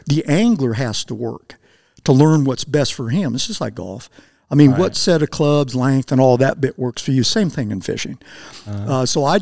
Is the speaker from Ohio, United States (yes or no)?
no; California, United States; Like when I first came out here and started fishing a spinning rod, which I grew up with in California